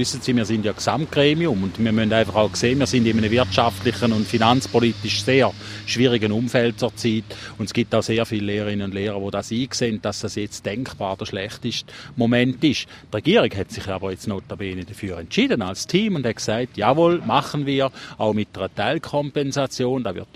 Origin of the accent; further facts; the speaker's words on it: Schaffhausen, Switzerland; Und ich bin natürlich ein Rheinbub. Ich bin aufgewachsen auf dem Rhein, wir hatten immer einen Weidling gehabt.